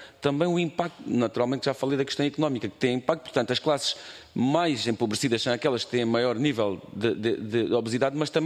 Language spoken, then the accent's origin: Portuguese; Alentejo, Portugal; A região de onde eu venho, o Alentejo, a reforma média é de 300 euros.